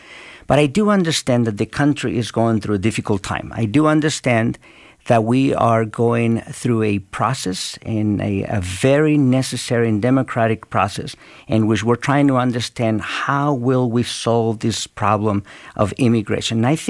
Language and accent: English; Mexico; English is a second language; now in United States; we grew up very poor in Mexico